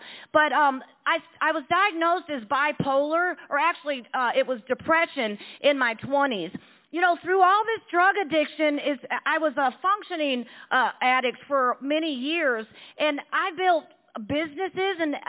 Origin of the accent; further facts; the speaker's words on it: Detroit, Michigan, United States; now in Waynesboro, United States; So I grew up in Detroit, Michigan, and I had lived in Waynesboro for 36 years, but I originally grew up in Detroit, Michigan.